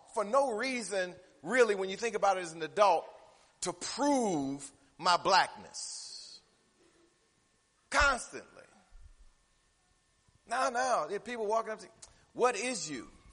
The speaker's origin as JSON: {"language": "English", "region": "Michigan", "country": "United States", "said": "I ain't never seen a white person. I'm from Michigan."}